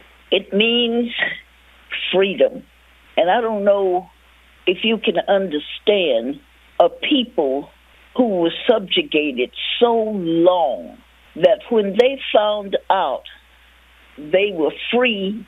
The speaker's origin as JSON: {"language": "English", "town": "Marshall", "region": "Texas", "country": "United States", "also_born_or_lived": "Fort Worth", "said": "We moved to Fort Worth from Marshall, Texas in 1937. My parents worked hard and were able to pay down on a house at the corner of Annie and New York Street, Fort Worth, called the South Side."}